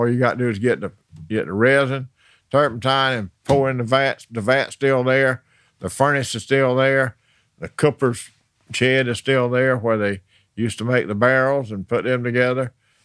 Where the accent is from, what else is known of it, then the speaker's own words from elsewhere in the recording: Willacoochee, Georgia, United States; as I grew up in Willacoochee, my recreation department was in the Alapaho River swamp, you know, and we wasn't scared of snakes.